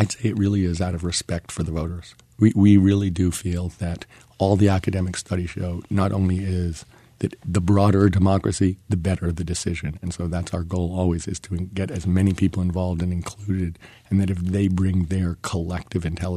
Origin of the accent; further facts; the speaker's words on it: San Francisco, California, United States; Yeah, I'm from San Francisco, California.